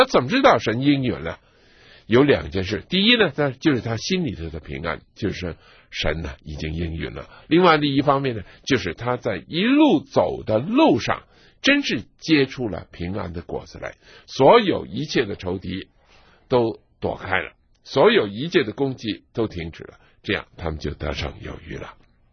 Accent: China; 我知道我们中国人很喜欢吃

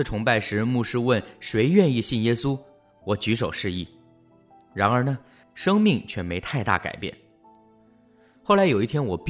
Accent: Hong Kong; 我在香港出生成长，13岁开始工作，15岁呢已经搬家独立生活。

